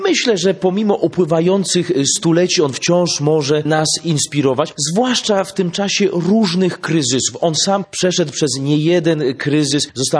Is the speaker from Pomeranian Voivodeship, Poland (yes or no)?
yes; Sopot, Pomeranian Voivodeship, Poland; Myślę, że jako nastolatek z Sopotu na rowerze dojechałem z kumplami właśnie do tego wyjątkowego miejsca